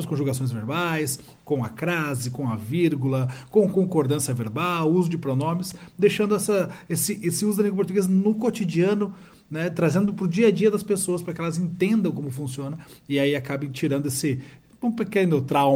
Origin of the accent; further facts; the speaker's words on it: Curitiba, Paraná, Brazil; Eu sou aqui de Curitiba, né? Somos próximos, aqui estão passando um friozinho nesse momento.